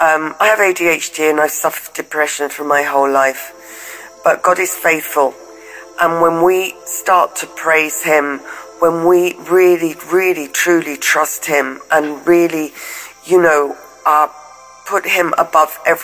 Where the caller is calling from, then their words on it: Spain; I'm calling from Spain.